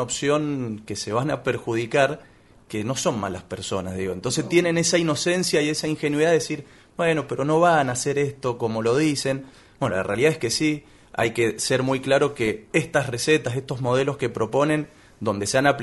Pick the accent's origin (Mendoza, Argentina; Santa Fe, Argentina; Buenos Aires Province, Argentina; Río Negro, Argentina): Mendoza, Argentina; nosotros como mendocinos